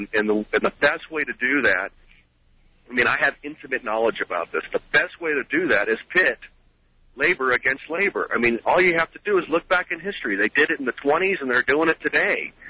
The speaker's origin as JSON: {"language": "English", "region": "California", "country": "United States", "tie": "born or raised there", "lives_now": "Colorado, United States", "said": "I was raised in Orange County, and I built a business there, and I moved out to, sold that business and moved out to Colorado"}